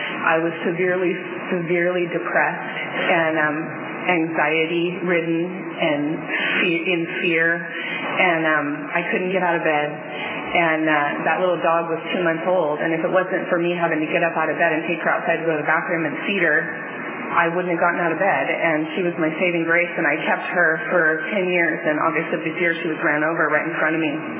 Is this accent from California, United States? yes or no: yes; Visalia, California, United States; And I am from Fresno originally, from Visalia originally. I grew up here